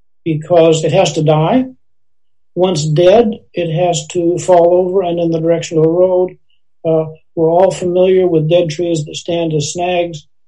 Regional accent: Pacific Northwest, United States; Now, I've been in the woods a lot. I grew up in the Northwest.

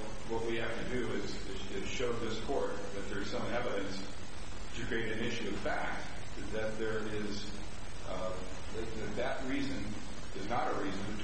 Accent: Reno, Nevada, United States; I'm from Reno, Nevada.

